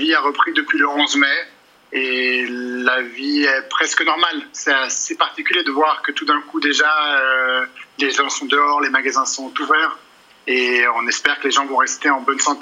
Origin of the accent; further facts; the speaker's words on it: Switzerland; born there; Je suis Suisse, je suis né en Suisse, j'habite en Suisse.